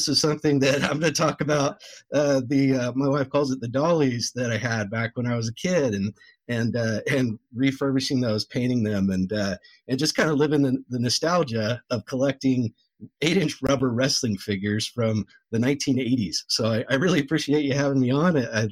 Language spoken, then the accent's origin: English; Chico, California, United States; I'm from Northern California, up in a little town called Chico.